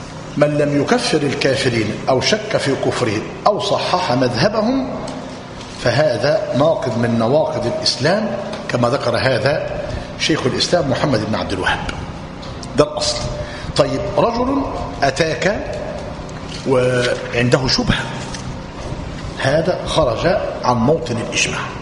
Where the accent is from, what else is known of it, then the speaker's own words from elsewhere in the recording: Egypt; عندنا في مصر